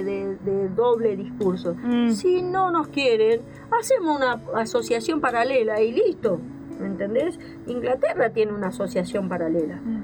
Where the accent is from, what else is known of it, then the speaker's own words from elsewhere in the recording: Corrientes, Argentina; mi sueño era, como buena correntina, que somos re patriota, mi sueño era cantar el himno fuera del país.